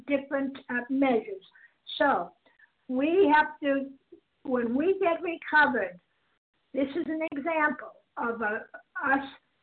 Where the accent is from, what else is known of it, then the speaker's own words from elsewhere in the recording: Massachusetts, United States; I'm from Massachusetts